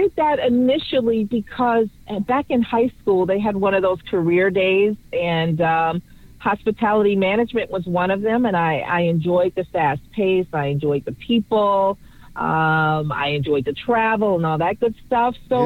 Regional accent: Chicago, Illinois, United States; also born or lived in Washington, D.C.; I grew up in Chicago, but then I lived in D.C. for a long time as well, maybe 12, 13 years.

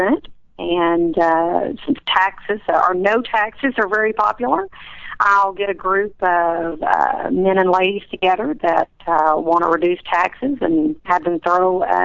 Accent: Chicago, Illinois, United States; born there; I was born in Chicago, Illinois.

